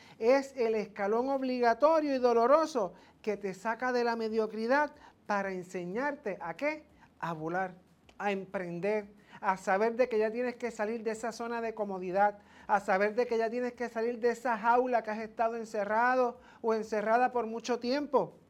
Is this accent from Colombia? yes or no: no; Puerto Rico; a lo cual nosotros como puertorriqueños nos unimos